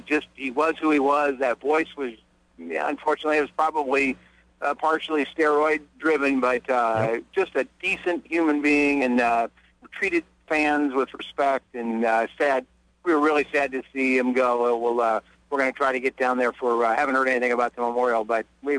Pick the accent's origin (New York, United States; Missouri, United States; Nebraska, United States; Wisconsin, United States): Missouri, United States; St. Louis; I remember growing up in St. Louis, Moose Cholock and all those guys